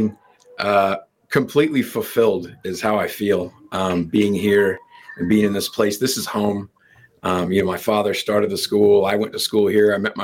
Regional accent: Wichita, Kansas, United States; You know, I think being from Wichita, growing up in Wichita, and being a basketball guy my whole life, as many people here in Wichita are, I understand the love for the game that many Wichitans have, and people from Kansas.

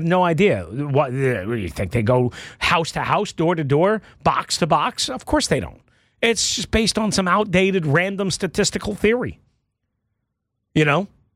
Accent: United States; I was honest with you and I'm an American and I was pulling more for America

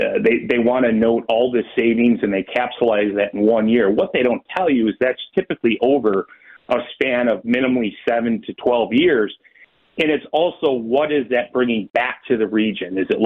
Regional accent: New York, United States; Western New York is my hometown.

